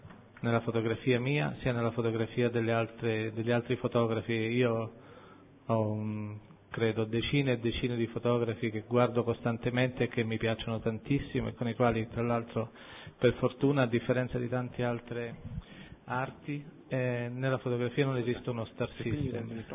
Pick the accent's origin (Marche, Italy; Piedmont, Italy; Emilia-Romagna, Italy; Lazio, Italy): Lazio, Italy; Rome; io sono nato a Roma, ho vissuto a Roma, e Roma è una città particolarmente carica da quel punto di vista